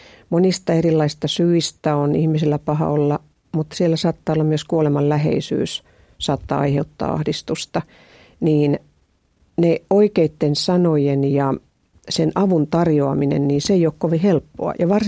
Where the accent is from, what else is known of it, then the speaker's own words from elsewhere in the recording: Ostrobothnia, Finland; Ja se, että me ollaan pohjalaisia molemmat, niin me ollaan ymmärretty toinen toisiamme.